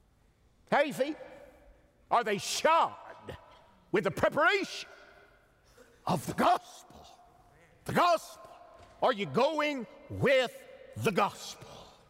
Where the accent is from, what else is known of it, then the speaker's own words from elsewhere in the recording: Detroit, Michigan, United States; born there; of course, I was born in Detroit